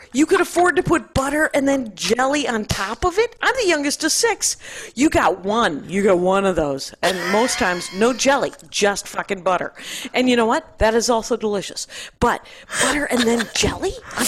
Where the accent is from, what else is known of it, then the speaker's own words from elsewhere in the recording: Wisconsin, United States; I am from Wisconsin.